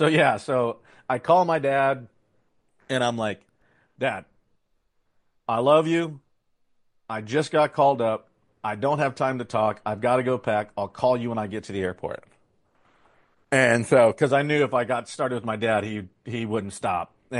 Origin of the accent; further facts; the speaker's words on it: Nebraska, United States; Mo thought I was from Alaska, not Nebraska.